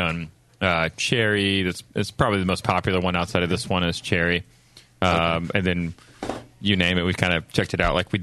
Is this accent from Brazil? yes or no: no; Atlanta, Georgia, United States; Yeah, we're from Atlanta.